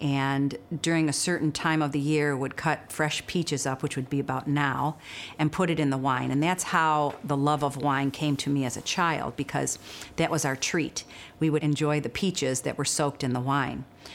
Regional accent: South Euclid, Ohio, United States; I'm from South Euclid originally

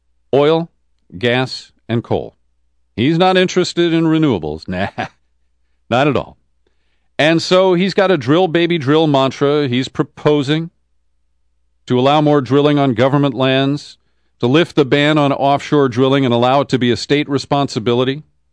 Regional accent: the South, United States; accent: southern; I'll stop my sick southern accent there.

